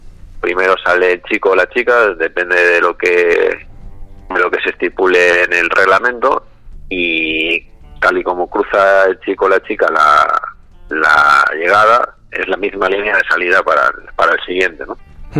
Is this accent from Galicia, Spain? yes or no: no; Valencia, Valencian Community, Spain; Bueno, pues yo soy de Valencia, de... Suelo navegar aquí entre el Marín Blau, que es la zona de Cullera, y Denia.